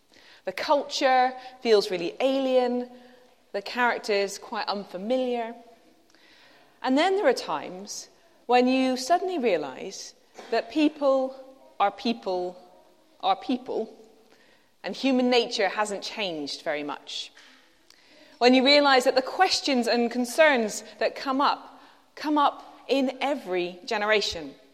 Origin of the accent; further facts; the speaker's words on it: Netherlands; Some of you will know that I was born in Holland and lived there on and off growing up.